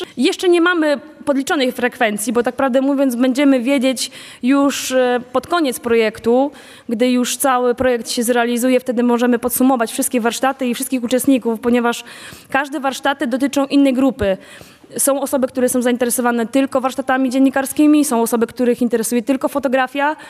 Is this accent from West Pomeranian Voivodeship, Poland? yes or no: no; Sarzyna, Subcarpathian Voivodeship, Poland; now in Krzeszów, Poland; Ja nie jestem z Krzeszowa, ja pochodzę z Sarzyny. Sarzyna wieś. Mieszkam tutaj od 3 lat.